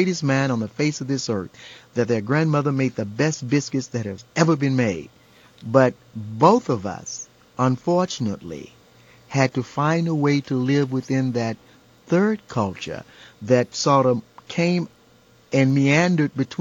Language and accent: English; Mississippi, United States; within his state of Georgia, as within my home state of Mississippi, there are good people